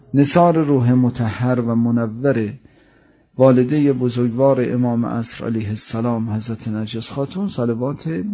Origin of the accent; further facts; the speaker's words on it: Tehran, Tehran Province, Iran; که ما تهرانیام خیلی غافلیم از این زیارت